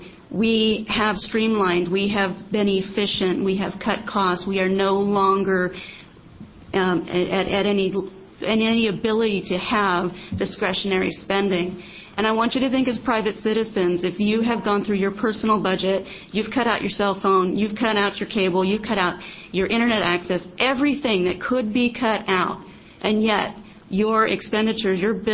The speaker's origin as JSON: {"language": "English", "town": "Weimar", "region": "Oregon", "country": "United States", "said": "I am from Weimar, Oregon, and I serve on the Rogue River School Board."}